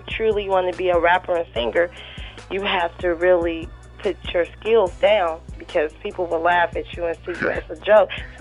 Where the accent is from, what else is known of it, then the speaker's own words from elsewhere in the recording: Oakland, California, United States; now in Vallejo, United States; So I'm from Oakland, but I live in Vallejo.